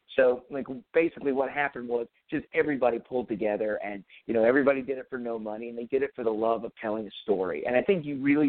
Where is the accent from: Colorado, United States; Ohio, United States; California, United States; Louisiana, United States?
Louisiana, United States; Shreveport; we shot it all in Shreveport, Louisiana, which is actually also my hometown.